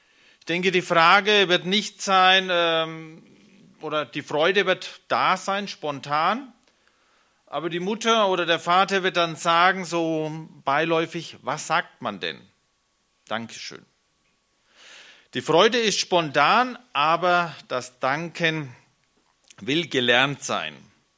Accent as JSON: {"language": "German", "region": "Bavaria", "country": "Germany", "said": "bei uns in Franken, also wir sind sehr verwöhnt mit der Sonne, also wir haben dieses Jahr richtig mediterranes Wetter gehabt, jeden Tag Sonne"}